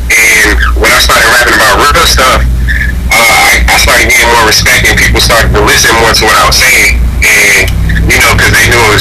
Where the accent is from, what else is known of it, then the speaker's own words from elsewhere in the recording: Paterson, New Jersey, United States; So, like I said, I'm from New Jersey, Patterson, New Jersey, born and raised. And I grew up on Broadway Ave